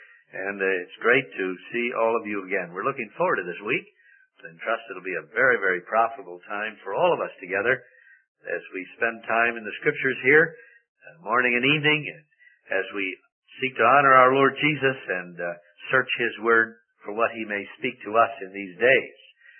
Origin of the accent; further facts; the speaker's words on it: Missouri, United States; You know, I grew up in Missouri, and I remember the first time I heard a country preacher talk about a little girl